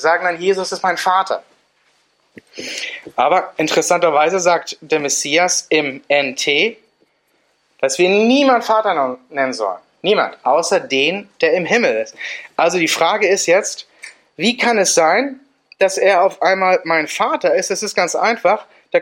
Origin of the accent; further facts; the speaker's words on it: Switzerland; ich komme jetzt aus der Schweiz